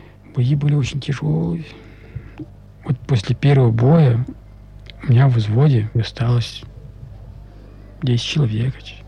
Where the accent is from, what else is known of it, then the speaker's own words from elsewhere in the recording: Ural, Russia; а я уралец. А я гордился этой маркой, что я уралец.